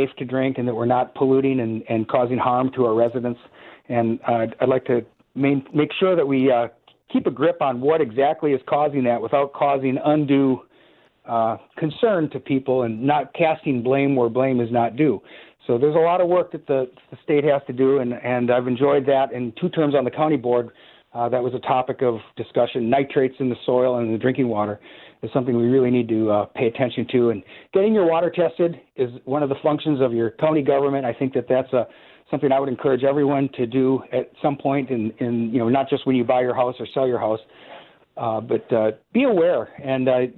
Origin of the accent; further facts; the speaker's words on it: La Crosse, Wisconsin, United States; I've been in La Crosse on and off my entire life. I was born in La Crosse. I'm a fourth-generation resident of the city of La Crosse.